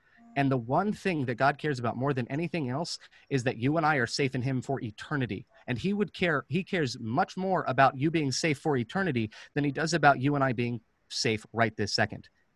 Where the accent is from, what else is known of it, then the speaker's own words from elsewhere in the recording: Orlando, Florida, United States; I'm from Orlando, Florida. I know who all the tourists are.